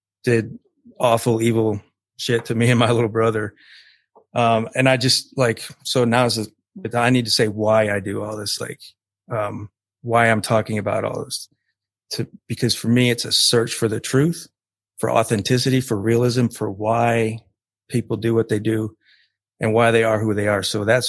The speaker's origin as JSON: {"language": "English", "town": "Detroit", "region": "Michigan", "country": "United States", "tie": "born or raised there", "said": "So, yeah, I grew up in Detroit, which is just a nasty city. I mean, that's where we were from"}